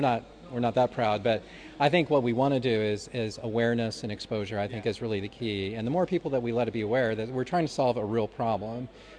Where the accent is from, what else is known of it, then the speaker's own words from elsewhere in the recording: Oregon, United States; You know, I grew up in Oregon